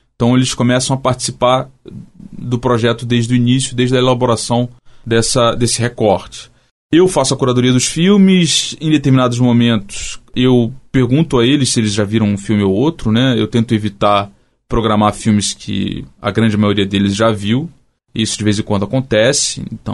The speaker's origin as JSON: {"language": "Portuguese", "region": "Rio de Janeiro", "country": "Brazil", "said": "seja aqui no Mato Grosso do Sul ou no Rio de Janeiro, de onde eu venho, ou de qualquer outro estado do Brasil."}